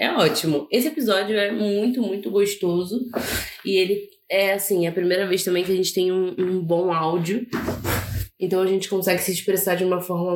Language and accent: Portuguese; São Paulo, Brazil; also born or lived in New York; eu sou paulista.